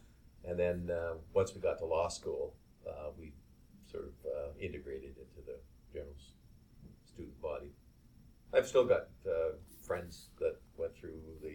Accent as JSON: {"language": "English", "town": "Vancouver", "region": "British Columbia", "country": "Canada", "tie": "born or raised there", "said": "I self-identify as a Canadian. I was born in Vancouver. I've never lived more than 5 kilometers from the hospital I was born in, being the Vancouver General Hospital. I have a enormous family in Vancouver, British Columbia."}